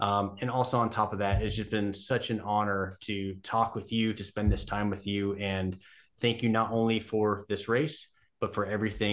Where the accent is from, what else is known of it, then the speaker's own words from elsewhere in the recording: California, United States; And I grew up in Southern California.